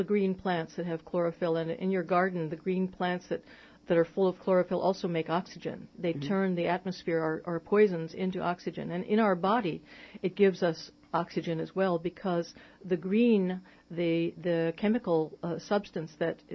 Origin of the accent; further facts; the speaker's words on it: United States; But I will, because I'm an American.